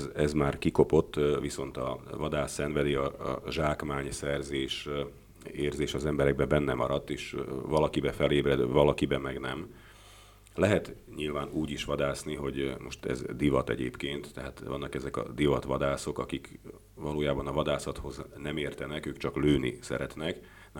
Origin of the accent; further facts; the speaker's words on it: Felvidék, Slovakia; én felvidéki magyar vagyok, és nem tudtak bántani engem Magyarországon